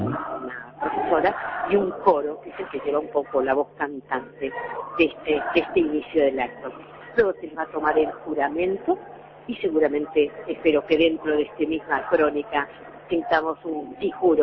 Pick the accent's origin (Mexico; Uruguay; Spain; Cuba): Uruguay; lo que hoy somos como uruguayos